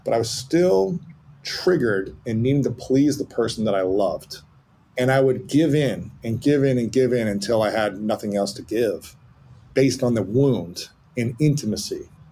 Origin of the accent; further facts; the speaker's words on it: Ohio, United States; This is like stuff that would be against the code of an athlete, essentially, growing up in Ohio.